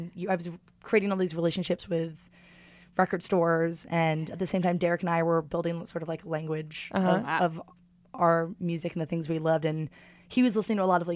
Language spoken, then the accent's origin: English; London, United Kingdom; I'm born and raised in London.